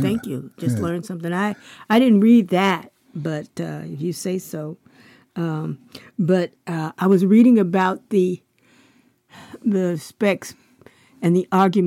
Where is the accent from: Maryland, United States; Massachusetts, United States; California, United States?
California, United States; also born or lived in Chicago; Well, I'm a city girl. I was born in Chicago and raised in California.